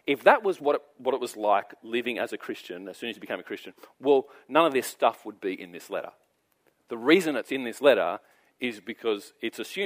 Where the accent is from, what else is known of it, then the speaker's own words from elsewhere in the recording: New South Wales, Australia; born there; I was born in New South Wales. That is how I was birthed. And it's just what I am.